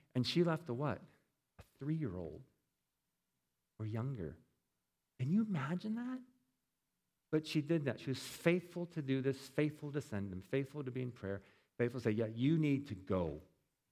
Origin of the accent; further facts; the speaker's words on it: Pennsylvania, United States; We're from Pennsylvania, okay? And we sent our kids to college.